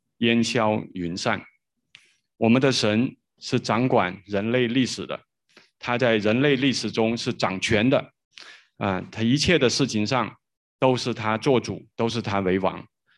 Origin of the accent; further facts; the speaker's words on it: China; 可是什么时候我们中国人能够敬畏神，我们 中国人能够成为一个信神的民族，我们中国人能够出一位诗人